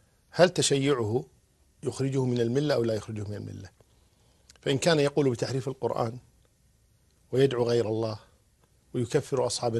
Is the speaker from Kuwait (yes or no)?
yes; Kuwait; وعندنا في الكويت نقول نشرق باسمه